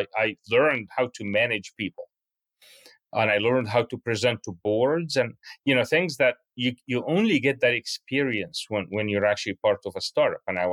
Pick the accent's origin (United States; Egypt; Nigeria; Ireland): Egypt; Cairo, Cairo Governorate; You know, growing up in Cairo is just the amount of history in that part of the world is just unbelievable.